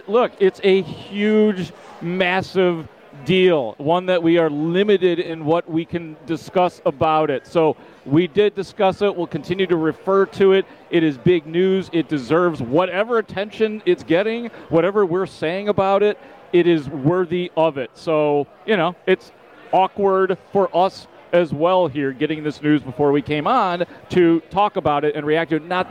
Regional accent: Chicago, Illinois, United States; the way I watched DePaul growing up in Chicago.

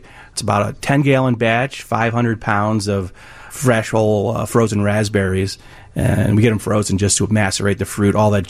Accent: Illinois, United States; It's not Illinois where it's soybean and corn. I'm from Illinois.

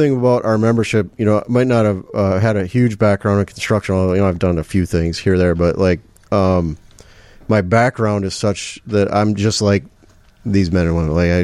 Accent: St. Paul, Minnesota, United States; So I'm from Minnesota, originally St. Paul, Minnesota. Kind of grew up with a single mom, kind of hard scrabble background.

